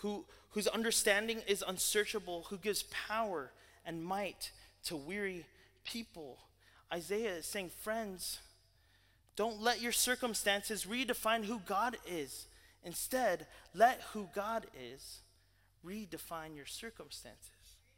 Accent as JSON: {"language": "English", "town": "Louisville", "region": "Kentucky", "country": "United States", "lives_now": "Texas, United States", "said": "I came from Louisville before we moved to Texas, and we have a lot of Cardinals up there."}